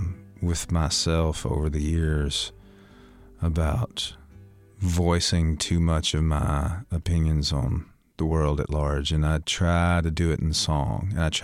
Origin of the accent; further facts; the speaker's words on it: Alabama, United States; it was just a direct comment on the whole idea of making America great again, because I'm from Alabama.